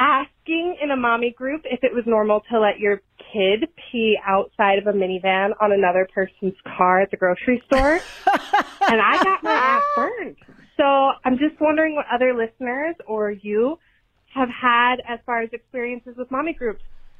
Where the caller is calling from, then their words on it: Utah, United States; I'm a mom from Utah.